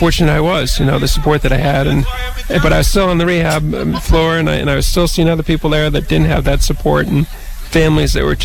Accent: Maine, United States; now in Boston, United States; I grew up in Maine. I spend most of my time in Boston now, but Vermont is very much where I see myself

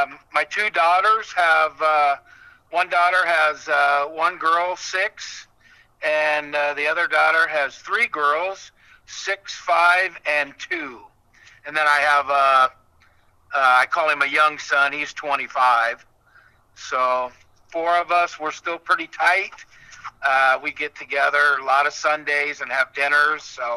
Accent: Des Moines, Iowa, United States; Yeah, I live a block from where I grew up. I grew up on the south side of Des Moines.

